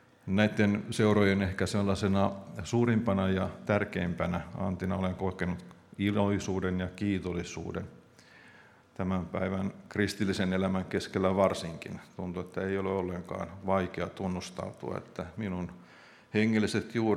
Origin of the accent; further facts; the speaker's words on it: Helsinki, Uusimaa, Finland; also born or lived in Vantaa; Itse oma taustani on kaupunkilainen. Olen kasvanut Helsingissä ja Vantaan ympäristössä.